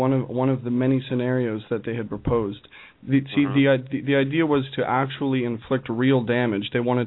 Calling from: Atlantic Canada, Canada; I'm actually calling from east coast of Canada.

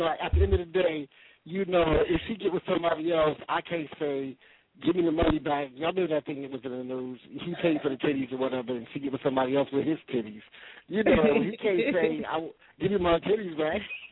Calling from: California, United States; I'm calling from Cali.

